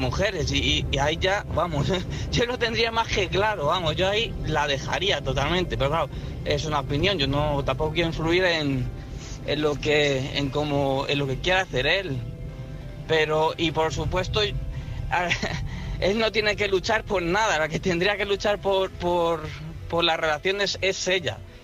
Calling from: Ávila, Castile and León, Spain; de Ávila.

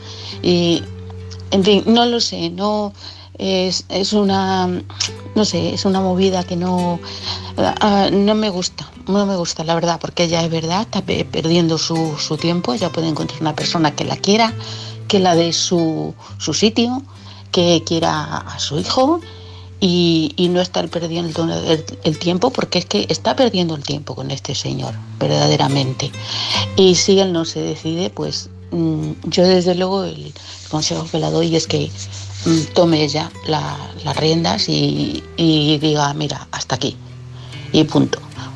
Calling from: Barcelona, Catalonia, Spain; de Barcelona.

